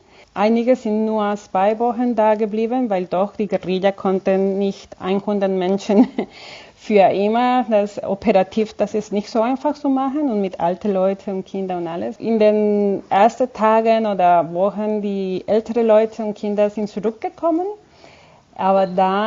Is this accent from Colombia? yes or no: yes; Cali, Valle del Cauca, Colombia; German is a second language; now in Germany; In Cali. Cali ist die drittgrößte Stadt Kolumbiens.